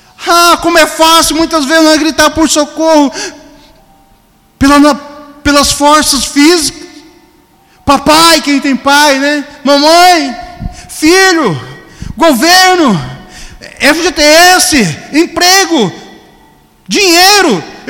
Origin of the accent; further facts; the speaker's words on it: Alta Floresta, Mato Grosso, Brazil; Eu me lembro que quando eu era criança, lá em Alta Floresta, nós morávamos num sítio que tinha muitos bichos ferozes, onça.